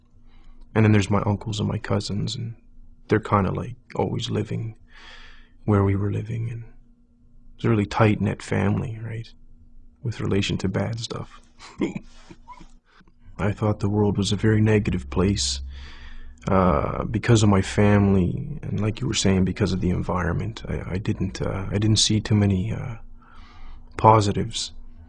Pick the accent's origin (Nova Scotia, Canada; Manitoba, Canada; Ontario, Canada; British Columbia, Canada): Nova Scotia, Canada; Halifax; born there; That's my name before I became Muslim. I was born in Halifax, Nova Scotia, and I'm 27 years old.